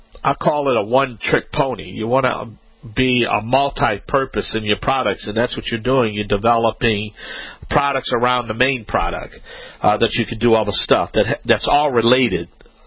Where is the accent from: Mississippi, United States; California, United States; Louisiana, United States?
Louisiana, United States; I'm a Cajun man from the Bayou Land, the originator.